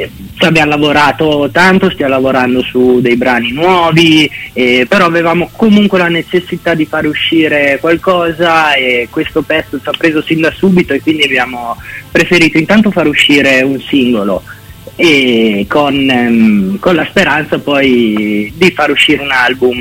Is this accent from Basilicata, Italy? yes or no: no; Pesaro, Marche, Italy; Noi siamo di Pesaro